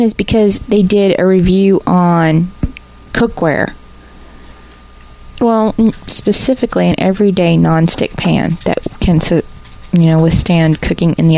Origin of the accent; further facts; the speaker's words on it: the South, United States; Well, I'm from the South, so...